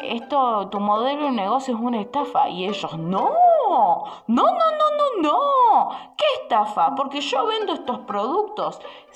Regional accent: Córdoba, Argentina; Yo viajé, yo soy de Córdoba Capital, viajé a Buenos Aires

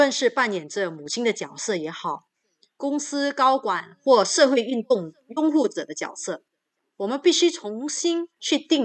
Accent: Singapore; 让我可以发挥自己身为新加坡人的作用

